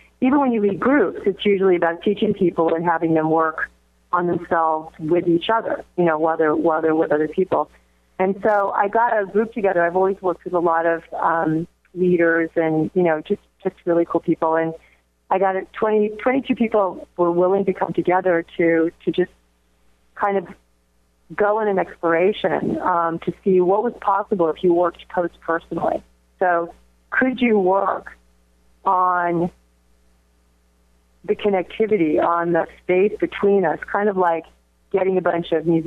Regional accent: New York, United States; moved away as an adult; now in San Francisco, United States; I came to San Francisco from New York in 1971 when I was 18

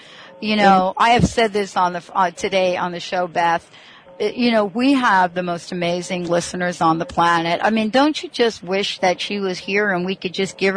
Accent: New York, United States; because I'm actually from New York. I was born in New York.

